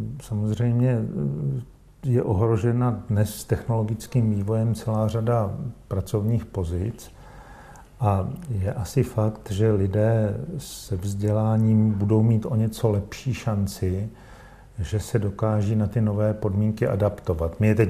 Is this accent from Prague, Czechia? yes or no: yes; Prague, Czechia; now in Brno, Czechia; a to já říkám vlastně jako původem Pražák